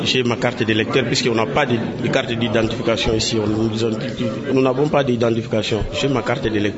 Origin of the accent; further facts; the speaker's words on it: DR Congo; Moi, je ne suis pas apatride, je suis congolais de naissance.